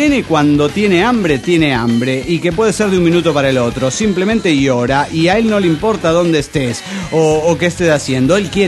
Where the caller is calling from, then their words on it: Mexico City, Mexico; Hola, soy … del DF mexicano.